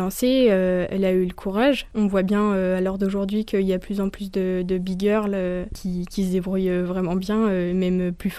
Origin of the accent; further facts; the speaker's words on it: Chalon-sur-Saône, Bourgogne-Franche-Comté, France; Je suis originaire de Chalon, donc je me balade des fois.